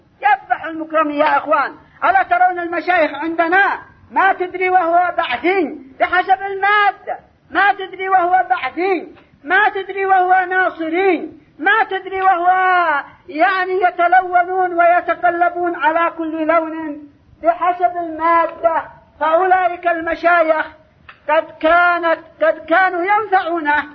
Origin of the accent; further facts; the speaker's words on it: Yemen; أما عندنا باليمن فلا